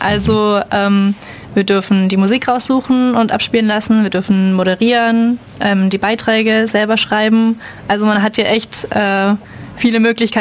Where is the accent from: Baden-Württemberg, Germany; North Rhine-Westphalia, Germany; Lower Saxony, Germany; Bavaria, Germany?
Baden-Württemberg, Germany; St. Georgen; ich komme aus St. Georgen, das liegt im Schwarzwald, das sagt eigentlich immer keinem was.